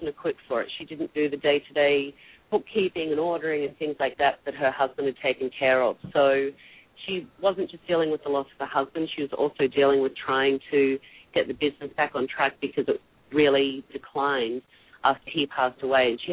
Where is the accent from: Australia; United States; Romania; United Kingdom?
Australia; because I am from Australia, and I'm not from the South